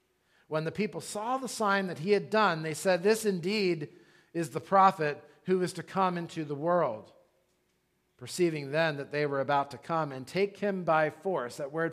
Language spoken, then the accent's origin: English; Ireland; And I use that word wee because I'm Irish and it's St. Patrick's Day and I thought it would be fun.